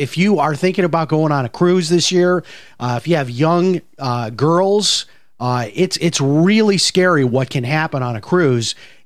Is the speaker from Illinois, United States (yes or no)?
yes; Chicago, Illinois, United States; I grew up in Chicago. I had colds all the time growing up in Chicago.